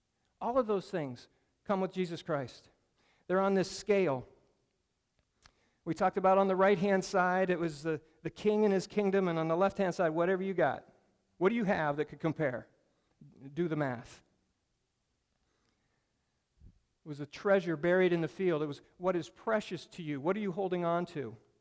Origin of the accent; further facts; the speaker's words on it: Pennsylvania, United States; Some of you know that I grew up in Pennsylvania, and I went to school at Penn State